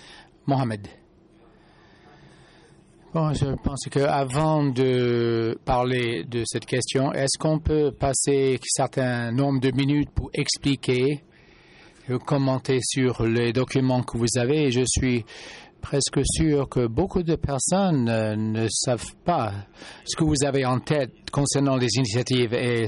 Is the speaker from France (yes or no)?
no; Benin; Je viens du Bénin.